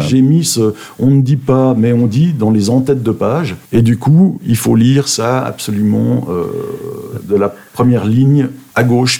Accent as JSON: {"language": "French", "country": "Switzerland", "lives_now": "Évian, France", "said": "je suis suisse et qu'il y a certainement quelques jeux de mots que j'ai faits qui sont peut-être compris que par les Suisses. Je ne peux pas le savoir, ça fait que 7 ans que j'habite à Évian."}